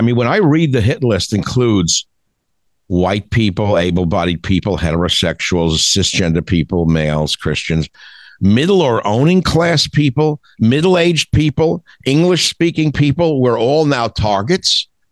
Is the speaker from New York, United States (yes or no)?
yes; New York, United States; born there; I was born in New York.